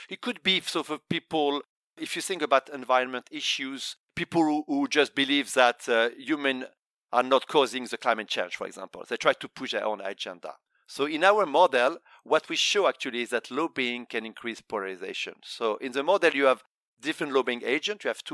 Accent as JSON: {"language": "English", "country": "Sweden", "said": "I'm originally from Sweden"}